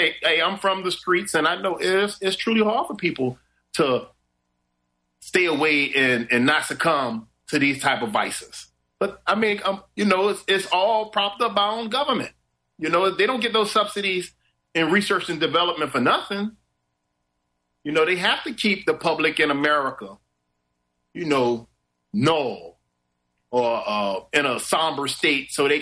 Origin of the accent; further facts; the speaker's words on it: Miami, Florida, United States; Colombia is so far away from where I grew up in Miami, it was impossible.